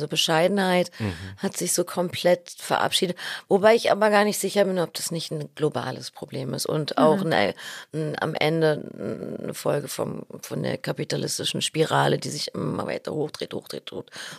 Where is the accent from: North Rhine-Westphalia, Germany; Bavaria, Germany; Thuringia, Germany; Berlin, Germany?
Berlin, Germany; Was ich aber auch gleichzeitig als Berliner natürlich auch doch trotzdem ein Stück weit nachfühlen kann